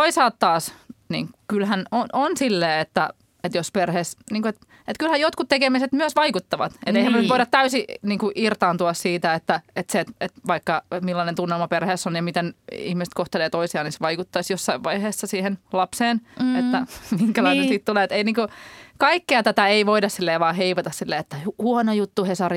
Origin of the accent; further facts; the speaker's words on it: Turku, Southwest Finland, Finland; Olen turkulainen.